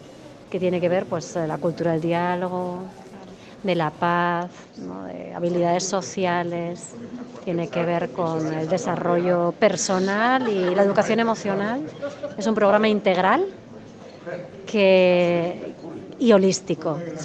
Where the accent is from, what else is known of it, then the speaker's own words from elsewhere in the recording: Basque Country, Spain; vengo del País Vasco.